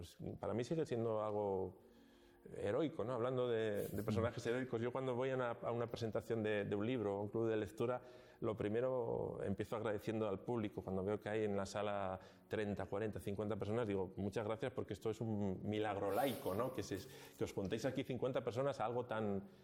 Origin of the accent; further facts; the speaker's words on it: Asturias, Spain; Como dicen, yo soy asturiano